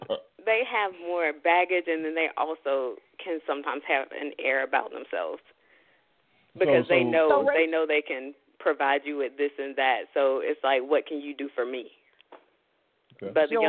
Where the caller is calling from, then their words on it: Atlanta, Georgia, United States; from Atlanta.